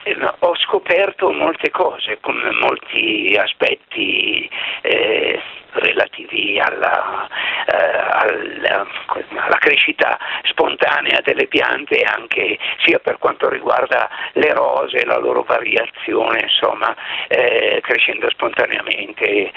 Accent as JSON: {"language": "Italian", "town": "Milan", "region": "Lombardy", "country": "Italy", "said": "io sono di Milano."}